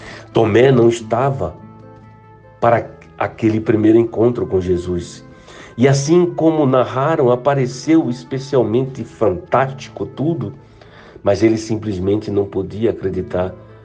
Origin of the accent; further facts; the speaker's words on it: Pernambuco, Brazil; now in Brasília, Brazil; minha identidade é negra, sou careca, sou barba branca e sou pernambucano. E atualmente bispo na Diocese Anglicana de Brasília.